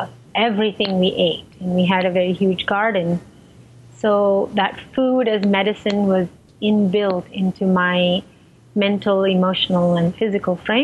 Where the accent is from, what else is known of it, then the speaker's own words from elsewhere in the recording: India; moved away as an adult; I was born in India and I lived in India till I was 21. And when I look back, I feel very blessed to have been raised in that culture